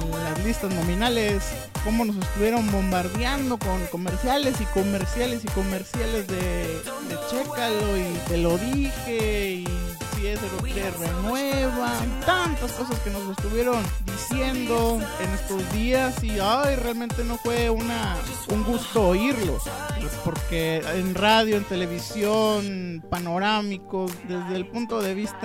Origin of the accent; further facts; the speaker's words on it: Mexico; Se le despidió muy cariñosamente, como somos los mexicanos siempre.